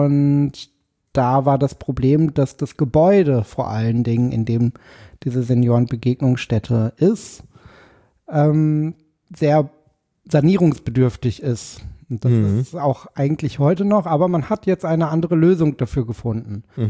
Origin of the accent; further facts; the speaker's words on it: Paderborn, North Rhine-Westphalia, Germany; moved away as an adult; also born or lived in Dortmund; now in Berlin, Germany; Nein, ich bin geboren in Paderborn.